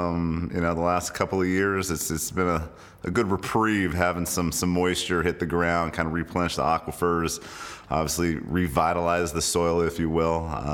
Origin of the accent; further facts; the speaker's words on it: Yountville, California, United States; And so, yeah, growing up in Yountville in the 80s and 90s, it's a small town. It's, you know, less than 2 miles long and less than a mile wide, and there were plenty of kids and neighborhoods and families.